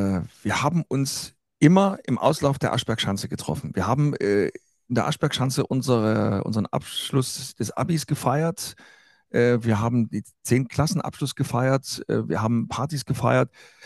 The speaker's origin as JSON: {"language": "German", "town": "Klingenthal", "region": "Saxony", "country": "Germany", "lives_now": "Leipzig, Germany", "said": "ich komme aus Klingenthal."}